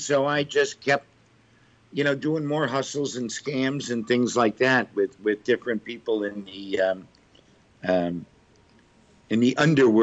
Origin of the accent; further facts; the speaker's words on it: Cleveland, Ohio, United States; No, I'm from Cleveland, Ohio.